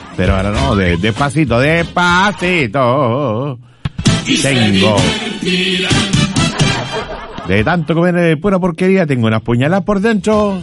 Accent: Chile; No, soy chileno y pa' qué.

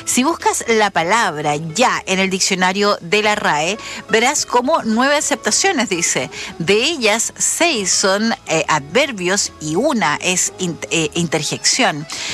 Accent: Valdivia, Los Ríos, Chile; No es lo mismo la gente como hablamos acá en Valdivia que como se habla en la Patagonia chilena o en el norte de Chile o en la zona central.

